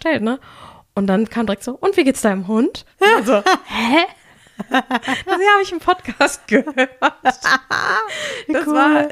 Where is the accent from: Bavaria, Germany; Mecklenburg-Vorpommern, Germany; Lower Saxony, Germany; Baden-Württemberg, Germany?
Bavaria, Germany; Tief im Inneren bin ich halt doch eine Bayerin.